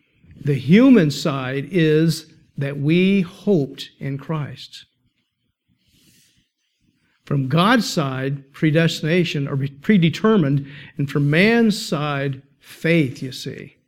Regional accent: Arkansas City, Kansas, United States; we stayed in a dorm up there because I was from Ark City, so I spent a good bit of time away from home.

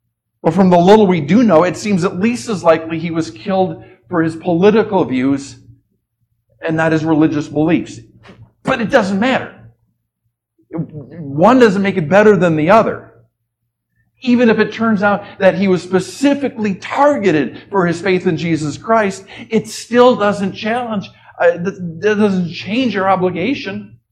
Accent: Minnesota, United States; My home state, Minnesota's liberal Speaker of the House, Melissa Hortman, and her husband, both killed over ideological differences, murdered.

